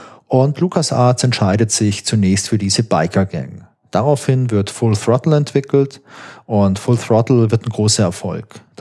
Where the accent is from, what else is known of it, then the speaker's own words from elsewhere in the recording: Baden-Württemberg, Germany; also born or lived in Hesse; Ich komme ja aus Baden-Württemberg. Ich war eigentlich in Hessen in der Schule.